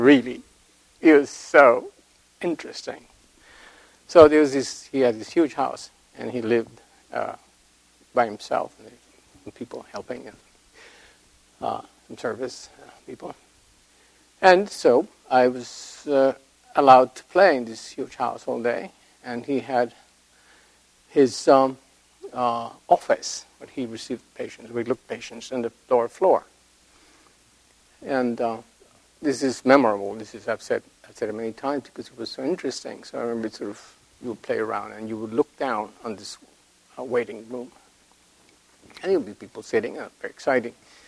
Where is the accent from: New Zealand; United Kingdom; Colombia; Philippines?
Colombia; Bogotá; moved away as an adult; now in United States; Yes, well, I was born in Bogota, in Colombia. I studied high school, and I did medicine there, and then came to the States about 45 years ago.